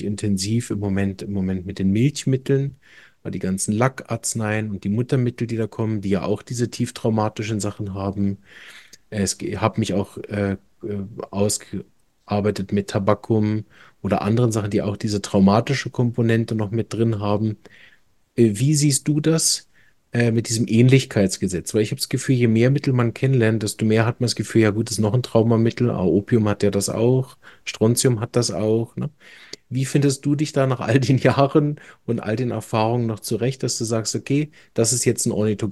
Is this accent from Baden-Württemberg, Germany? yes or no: no; Berlin, Germany; Ich komme ja auch ursprünglich aus Deutschland, aus Berlin